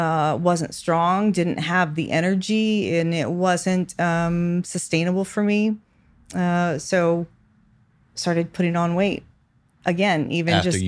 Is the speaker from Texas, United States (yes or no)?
yes; San Antonio, Texas, United States; I am from San Antonio, Texas. I'm a firefighter there.